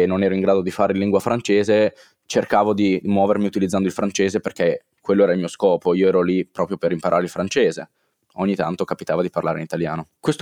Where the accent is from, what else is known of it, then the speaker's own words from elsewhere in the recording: Modena, Emilia-Romagna, Italy; sono di Modena, frequento un liceo linguistico nel centro di Modena e ho 18 anni